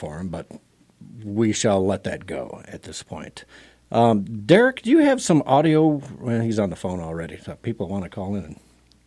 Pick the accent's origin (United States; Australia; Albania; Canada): United States; Drake and I are always saying the world we grew up in here in the United States is completely different than it is today.